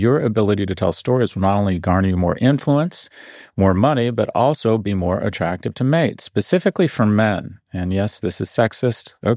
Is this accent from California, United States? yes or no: yes; San Diego, California, United States; born there; That's why I was born in San Diego